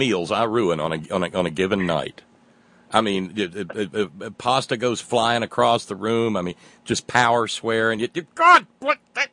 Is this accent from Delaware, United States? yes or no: no; Alabama, United States; the county where I was born and raised in Alabama.